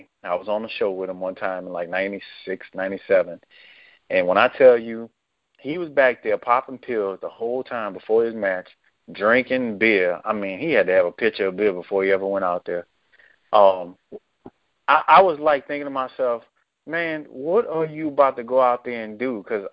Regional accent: New Orleans, Louisiana, United States; I was born and raised on that too, man. Yeah. And growing up in New Orleans, that was it.

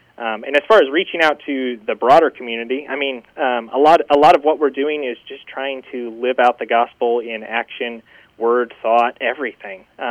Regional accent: Springfield, Illinois, United States; now in Indianapolis, United States; I am a transplant. So I grew up in Springfield, Illinois, capital city there in central Illinois, and made my way over here to attend Marion University, the Catholic University in Indianapolis.

